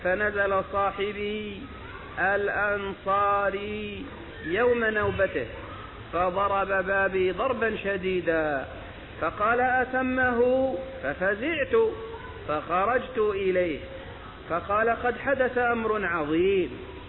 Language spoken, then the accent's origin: Arabic; Egypt; accent: Egyptian; وأظن أننا ما زلنا في لهجتنا في مصر نستخدم